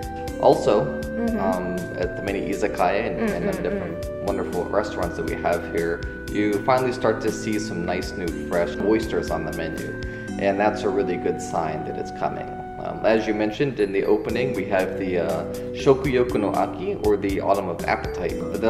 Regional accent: Florida, United States; Unfortunately, I come from Florida in America, which is in the very southern tip of America.

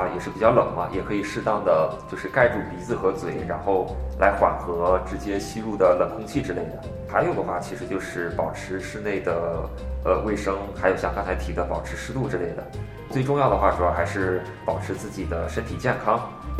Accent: Henan, China; now in Sendai, Japan; 因为我的家乡的话是在河南，河南虽说也是靠北吧，但也是内陆中部稍微偏北一些的地方

